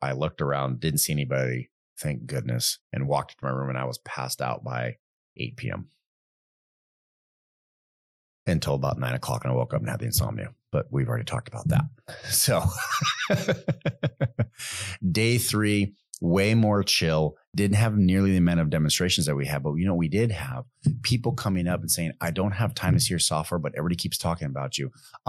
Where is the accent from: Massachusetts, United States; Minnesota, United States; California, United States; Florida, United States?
California, United States; San Diego; And since it was Orlando and we're all from San Diego, we thought we could handle the sun.